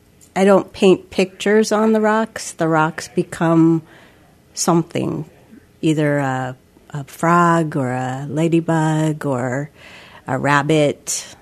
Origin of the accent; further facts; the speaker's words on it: Sitka, Alaska, United States; Yes, I was born in Sitka, and I graduated Sitka High, and I attended UAS, and then I moved up north for a little while and attended UAA, and then I moved back.